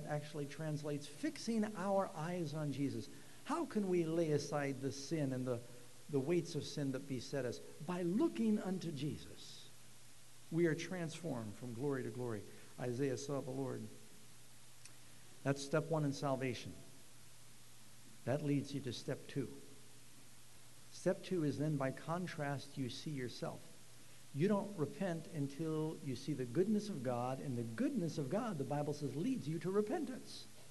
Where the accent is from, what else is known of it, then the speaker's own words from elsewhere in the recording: New York City, New York, United States; because I grew up in New York City where we took buses and subways and taxis and walked.